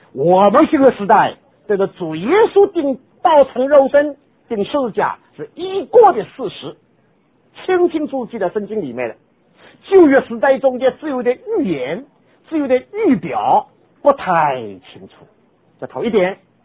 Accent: China; 亲爱的弟兄姊妹，我们中国人做基督徒啊

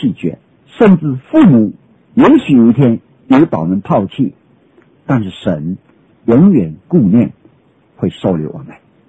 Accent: China; 我们中国人说人为万物之灵，这是中国人体会到人的尊严，人的荣耀，人有灵，这是最宝贵的事。

